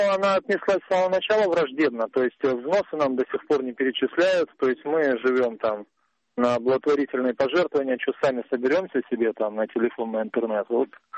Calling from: Tolyatti, Samara Oblast, Russia; из Тольятти.

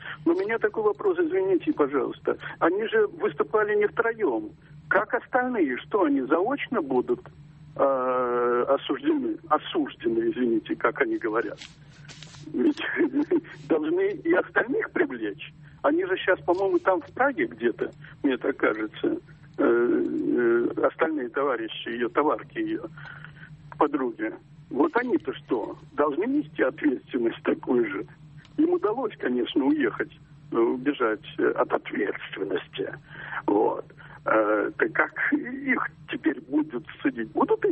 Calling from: Saint Petersburg, Russia; из Санкт-Петербурга, из Ленинграда.

